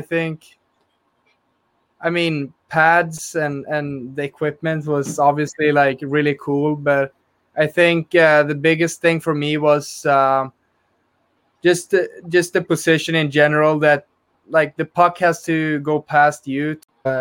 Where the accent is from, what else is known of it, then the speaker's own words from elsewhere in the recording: Gothenburg, Västra Götaland, Sweden; English is a second language; I'm from Gothenburg, so I've been really lucky to be able to live at home